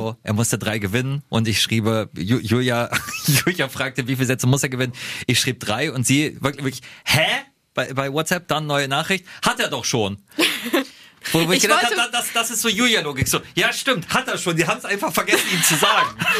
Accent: Lower Saxony, Germany; ich komm aus Niedersachsen, wir kommen vom Dorf.

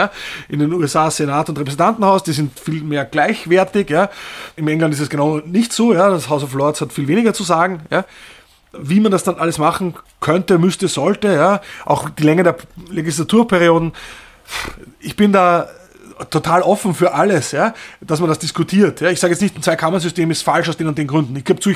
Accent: Austria; Also da komme ich vielleicht dann doch aus Österreich, aus einer sehr stark sozialpartnerschaftlichen Tradition

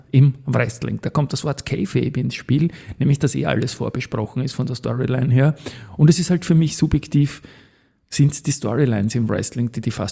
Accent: Austria; als Österreicher bin ich natürlich ein großer Fan von Walter Hahn

